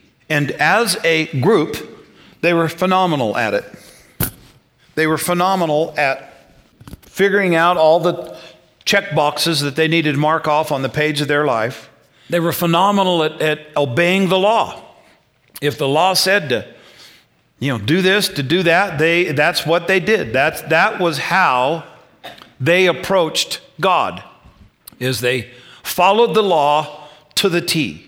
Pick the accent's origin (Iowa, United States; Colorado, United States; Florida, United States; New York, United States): Colorado, United States; Burlington; when I go home to my hometown in Burlington, Colorado